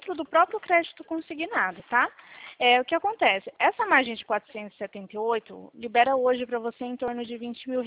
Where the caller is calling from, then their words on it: Presidente Prudente, São Paulo, Brazil; eu sou aqui de Presidente Prudente, tá?